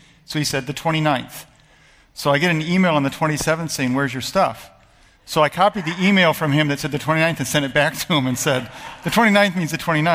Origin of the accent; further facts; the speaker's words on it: Detroit, Michigan, United States; now in New York, United States; I was born and raised in Detroit. I spent 2 years in California in seminary. But before I moved to New York, I'm a Detroiter through and through, throughout.